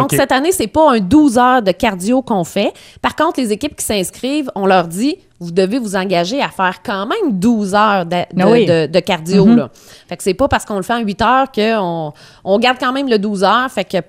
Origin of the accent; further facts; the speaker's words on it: Quebec, Canada; ville de Québec. Puis là, j'avais le goût de revenir dans mon patelin parce que je suis jamais déménagée.